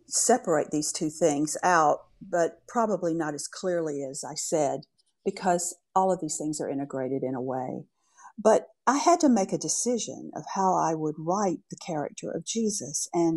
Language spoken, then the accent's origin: English; Georgia, United States; Well, I grew up in Georgia in a, I guess you would call it a evangelical Protestant church. It was a Baptist church. It was a small town with only two churches, so it was Methodist and Baptist.